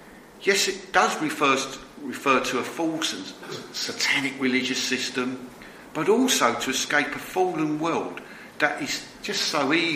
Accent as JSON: {"language": "English", "region": "London", "country": "United Kingdom", "tie": "born or raised there", "said": "I grew up mainly in South and North London, so I saw lots of traffic, high rises, hustle and bustle. I didn't see a lot of agriculture or ploughs, though."}